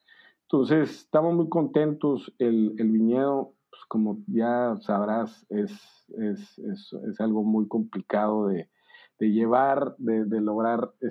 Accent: Monterrey, Nuevo León, Mexico; yo soy de Monterrey, entonces tampoco es que conociera a mucha gente en Baja California

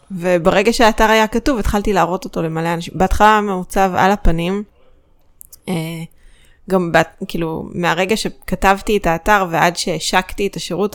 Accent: Petah Tikva, Central District, Israel; מפתח תקווה מכפר גנים. גדלתי שם בשכונה. הגענו לשם כשהייתי בכיתה ב', לפני כן היינו בפתח תקווה באזור אחר.

